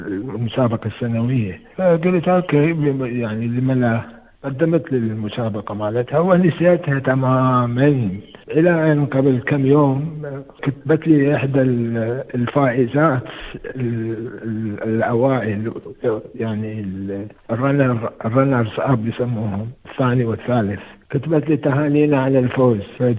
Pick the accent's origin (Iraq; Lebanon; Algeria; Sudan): Iraq; moved away as an adult; now in Australia; لأن درست في استراليا، لما طلعت من العراق، وللأسف يعني طلعت من العراق بسبب الظروف اللي كانت سائدة في وقتها